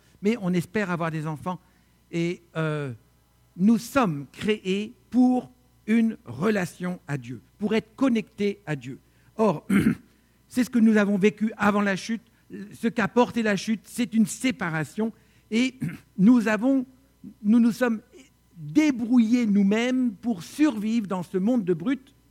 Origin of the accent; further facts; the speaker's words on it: France; Chez nous, en France, c'est le pays le plus réputé pour le Prozac